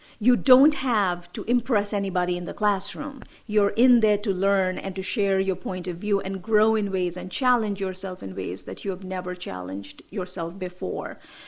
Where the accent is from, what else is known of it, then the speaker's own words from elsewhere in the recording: North India, India; now in United States; So growing up in India, it was a very gendered society. I grew up in the north.